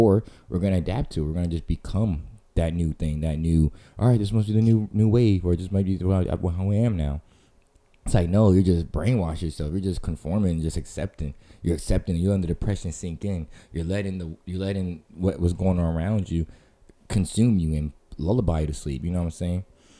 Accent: Florida, United States; Some people play ball outside, you know, especially growing up in Florida.

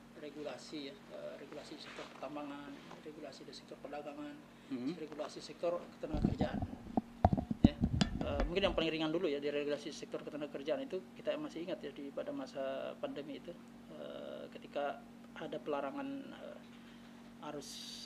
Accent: Pomalaa, Southeast Sulawesi, Indonesia; Dan juga ada di Pomala, di kampung saya kemudian.

